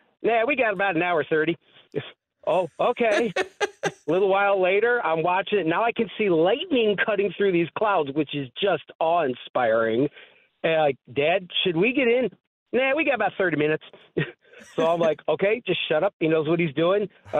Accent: Chicago, Illinois, United States; I was born and raised in Chicago and had never, you know, thunderstorms come

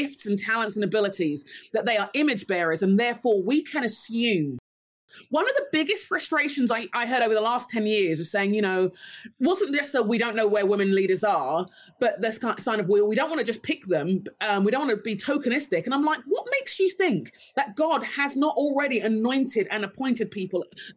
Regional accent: London, United Kingdom; So I am the child of Nigerian immigrants. There's a very large Nigerian community in England. I grew up in London.

